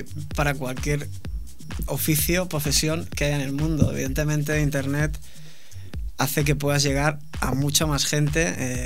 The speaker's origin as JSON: {"language": "Spanish", "town": "Sitges", "region": "Catalonia", "country": "Spain", "said": "trabajé en algunos bares de mi pueblo, de Sitges"}